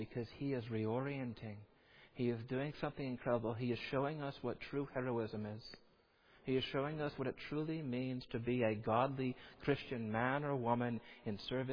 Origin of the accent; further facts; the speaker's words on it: United States; I'm an American. We have hard things.